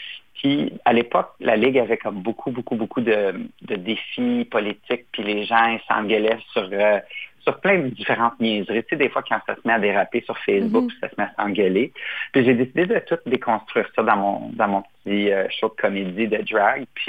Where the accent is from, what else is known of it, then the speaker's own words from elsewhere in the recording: Ontario, Canada; je veux absolument rester en Ontario, francophone, qui a toujours été ma maison, si vous voulez, même en tant que Québécois hors Québec